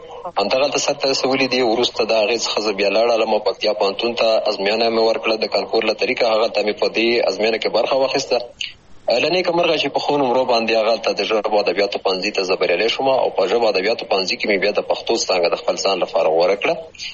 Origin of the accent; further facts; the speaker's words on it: Khyber Pakhtunkhwa, Pakistan; هغه 1940 کال و چې زه په همدې ولسوالۍ کې پیدا شوم، د بابو خیلو نیمې ځای کې چې دا هم همدغه ته هم جوار ولسوالۍ ده، د ښکته پښتونخوا هغه ولسوالۍ چې د ډیورن کرخې سره جوخته پرته ده